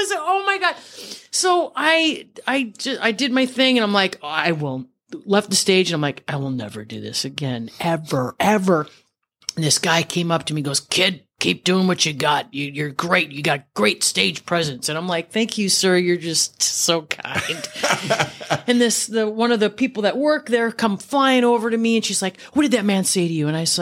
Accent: Wisconsin, United States; now in Los Angeles, United States; I was moved out from Wisconsin to Los Angeles, got into improv, the Groundlings, and took improv classes.

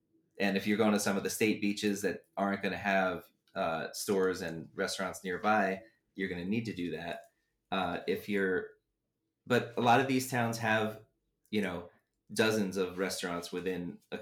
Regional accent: East Coast, United States; I grew up in the East Coast where like you had to get there early in the morning.

